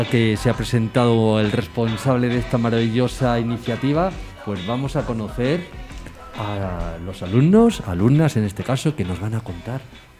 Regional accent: Béjar, Castile and León, Spain; en mi pueblo siempre había nieve. Yo soy de Béjar, de la provincia de Salamanca, y siempre había nieve.

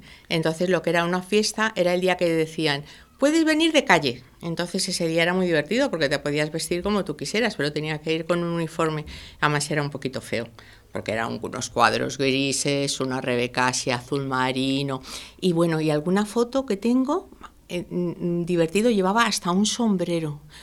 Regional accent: Madrid, Community of Madrid, Spain; born there; Nací en Madrid y nací el día 7 de enero.

